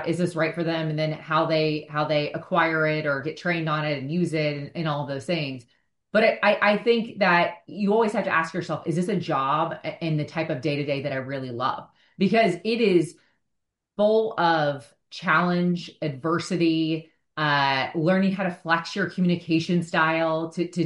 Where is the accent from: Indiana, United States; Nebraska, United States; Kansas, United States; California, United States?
Indiana, United States; So I am from a fairly small town in Indiana. So I grew up Midwest